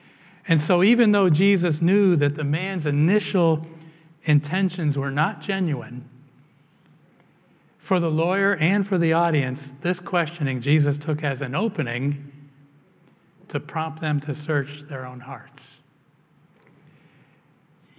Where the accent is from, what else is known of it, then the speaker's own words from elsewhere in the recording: Massachusetts, United States; In the town where I grew up in Massachusetts, we had gravestones that went back to the 1600s in this old cemetery.